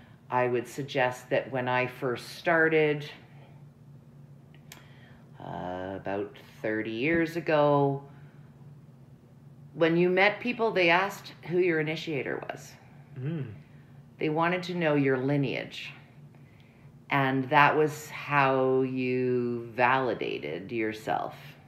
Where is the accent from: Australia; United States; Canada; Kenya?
Canada; Now, I will say that I'm Canadian